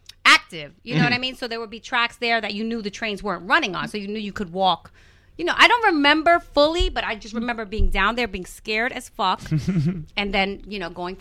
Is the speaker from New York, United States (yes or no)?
yes; Harlem, New York, United States; I was from Harlem. Jay was from Brooklyn. This is how we looked.